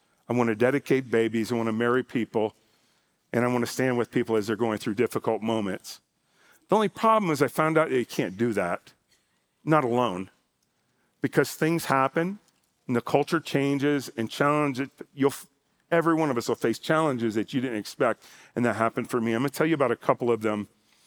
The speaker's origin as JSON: {"language": "English", "town": "Miami", "region": "Florida", "country": "United States", "tie": "born or raised there", "also_born_or_lived": "North Carolina", "said": "I was born in North Carolina. My dad's family is also from Alabama. But I grew up in Miami, and I pastored in Miami for 13 years."}